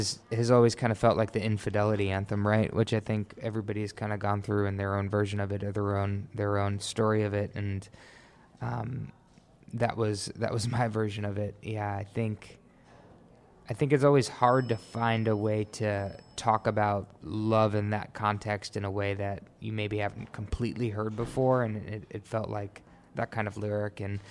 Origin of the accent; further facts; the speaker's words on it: New York, United States; I grew up in New York, really musical family.